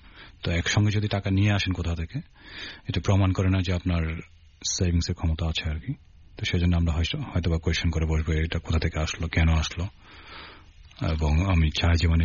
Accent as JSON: {"language": "Bangla", "town": "Chittagong", "region": "Chittagong Division", "country": "Bangladesh", "tie": "born or raised there", "said": "আমি অনেক শহরে গেছি কিন্তু যেহেতু চিটাং আমি বড় হয়েছি, সবসময় চিটাংয়ের প্রতি একটা আলাদা টান আছে, এবং বেশিরভাগ বন্ধুও কিন্তু চিটাংয়ে"}